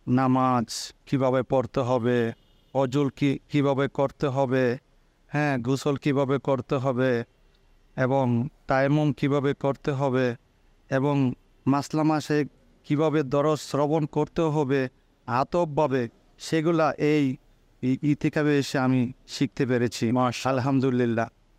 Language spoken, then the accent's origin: Bangla; Jaflong, Sylhet Division, Bangladesh; আমি সিলেট জাফলং থেকে এসেছি।